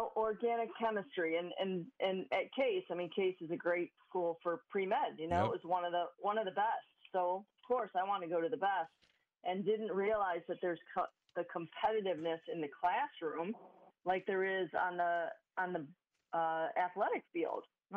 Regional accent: Euclid, Ohio, United States; Yeah, I grew up in Euclid, Ohio, little suburb of Cleveland.

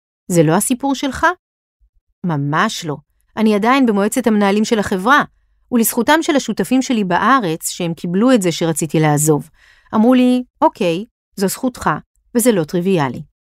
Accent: Jerusalem, Jerusalem District, Israel; כשהוא היה ראש עיריית ירושלים, זה היה הרבה יותר דומיננטי, כי גדלתי בירושלים באותה תקופה.

